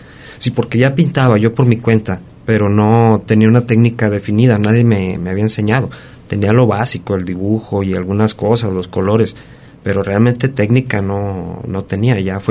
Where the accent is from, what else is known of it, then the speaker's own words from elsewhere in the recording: Tonalá, Jalisco, Mexico; also born or lived in Guadalajara; now in Colotlán, Mexico; Yo nací en Guadalajara, Jalisco, en 1971, pero mucha parte de mi vida la he radicado en la zona de Tonalá, y pues allí hice básicamente la mayoría de mi vida.